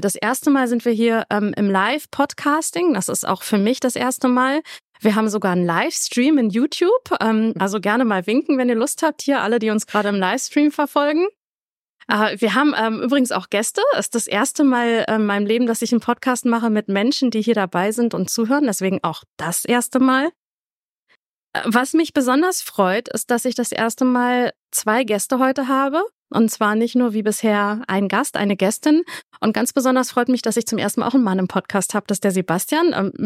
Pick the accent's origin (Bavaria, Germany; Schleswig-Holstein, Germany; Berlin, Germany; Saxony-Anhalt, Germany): Berlin, Germany; ich als Berlinerin bin ja auch ein bisschen weit weg so.